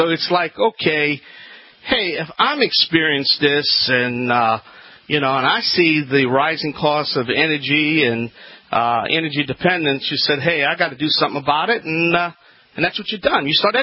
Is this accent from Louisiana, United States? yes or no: yes; Louisiana, United States